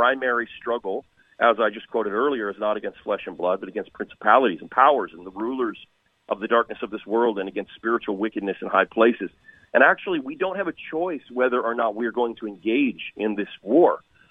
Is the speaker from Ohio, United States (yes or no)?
no; Florida, United States; before I'm an American, before I am a Floridian, before I'm white, before I'm male, before I'm straight, I'm a Christian.